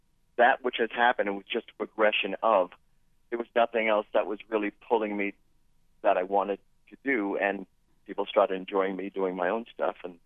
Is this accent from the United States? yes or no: yes; New York City, New York, United States; I'm very glad that I was brought up in New York City. I tell people all the time, you grew up in New York City, you can live anywhere. I'm very comfortable in Michigan, and I'd never move back to New York